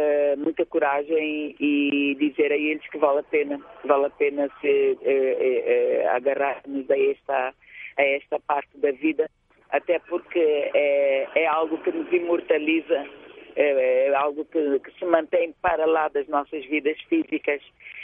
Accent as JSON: {"language": "Portuguese", "country": "Angola", "said": "Sinto-me orgulhosa como mulher, como angolana e como artista"}